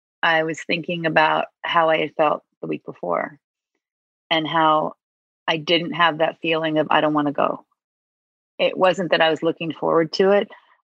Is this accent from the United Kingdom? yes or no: no; the South, United States; accent: Southern; There's my Southern accent, super apprehensive about it